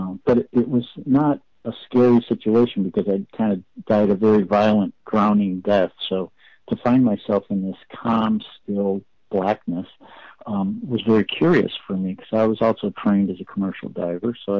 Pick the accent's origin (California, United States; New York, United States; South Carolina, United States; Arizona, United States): Arizona, United States; Sedona; part of my childhood, I grew up in Sedona, so it was a very familiar area for me.